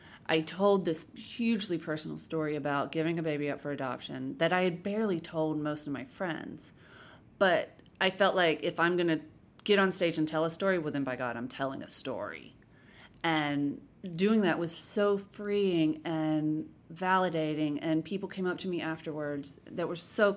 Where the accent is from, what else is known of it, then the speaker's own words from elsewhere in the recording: Fitzgerald, Georgia, United States; I grew up in this town called Fitzgerald, Georgia. It's like 9,000 people. And I hadn't been born there. My mom had moved us there after my parents' divorce. And so I was 6 when we got there.